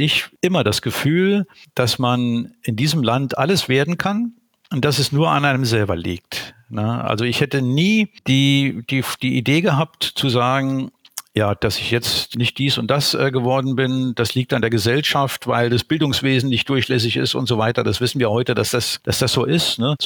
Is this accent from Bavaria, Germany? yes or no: no; Saarland, Germany; Ich bin gebürtiger Saarländer, geboren und aufgewachsen in einem kleinen Dorf im Saarland mit etwa 4000 Einwohnern.